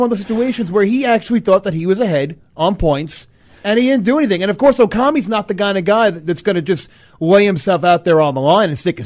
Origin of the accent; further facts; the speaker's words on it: New York, United States; Jersey guy, we're from New York.